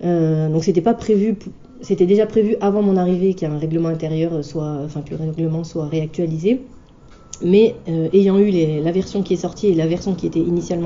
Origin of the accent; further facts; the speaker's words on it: France; moi je suis convertie, que j'ai une, voilà, je suis française d'origine, française de souche, que du coup j'ai pas de, dans ma famille, de personnes qui pratiquent la religion